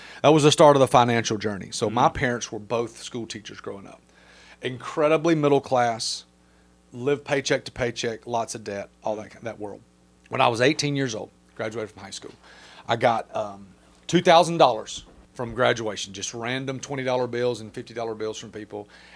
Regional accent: Birmingham, Alabama, United States; So born and raised in Birmingham, from the time I was five, knew what I wanted to do for a living.

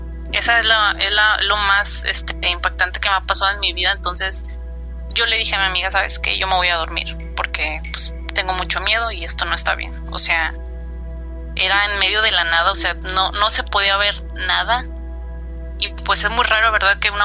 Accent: Tampico, Tamaulipas, Mexico; Yo soy de Tampico, Tamaulipas.

